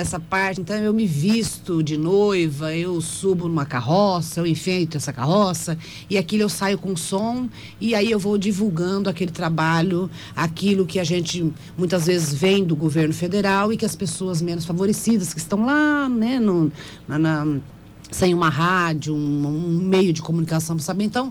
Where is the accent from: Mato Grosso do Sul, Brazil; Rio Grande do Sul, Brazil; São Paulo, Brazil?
Mato Grosso do Sul, Brazil; Itaporã; born there; Que, pessoal, eu sou nascida em Itaporã, O pessoal já me conhece.